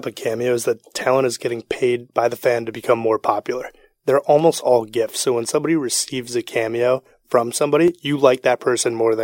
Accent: Greece; I'm Greek. My mom asked me why the Greek singers

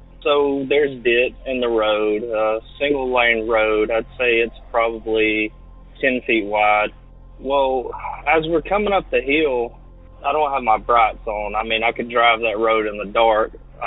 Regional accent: Alabama, United States; I'm from Alabama. Been listening to your podcast for about a year and a half now.

